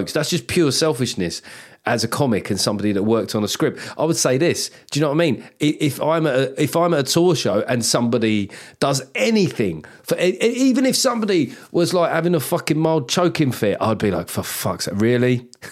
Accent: Dublin, Leinster, Ireland; accent: Dublin; now in United Kingdom; fuck, I'm losing my Dublin accent.

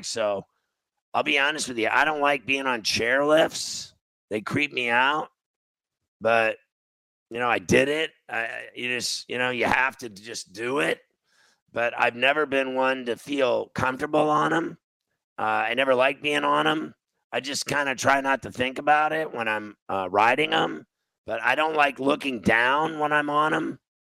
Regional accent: Mount Lebanon, Pennsylvania, United States; also born or lived in Valparaiso, Indiana; I think they had one in Mount Lebanon where I grew up in Pittsburgh and at the high school or whatever.

